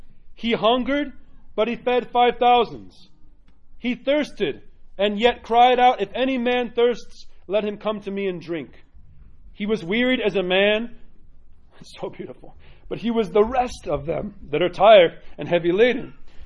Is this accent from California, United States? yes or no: no; New York, United States; I'm from New York, so it's awe.